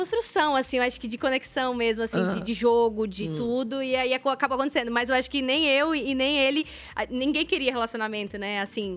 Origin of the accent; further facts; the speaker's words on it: São Paulo, Brazil; Porque ela é do Rio e eu sou de São Paulo.